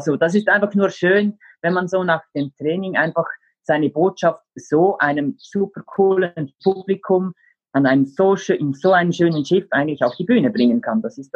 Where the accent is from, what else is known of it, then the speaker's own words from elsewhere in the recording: Switzerland; Wir haben ja auch jetzt Ausnahmezustand, alles ist geschlossen, auch bei uns in der Schweiz.